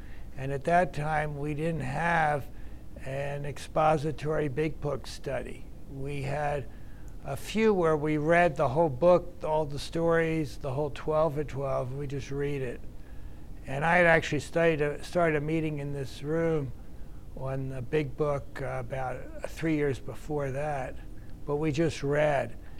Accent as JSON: {"language": "English", "town": "Baltimore", "region": "Maryland", "country": "United States", "tie": "born or raised there", "moved": "yes", "lives_now": "Topeka, United States", "said": "I didn't realize when I grew up in Baltimore in the 50s that I'd be doing an AA meeting in Topeka, Kansas in 2022. I didn't even know where Kansas was."}